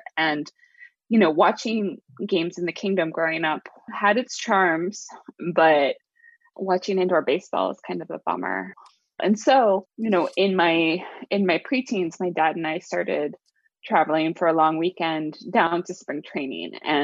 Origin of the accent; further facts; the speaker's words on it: Seattle, Washington, United States; So I grew up in Seattle. I'm the daughter of a New York Yankees fan. My dad was a transplant from New York out in the late 70s.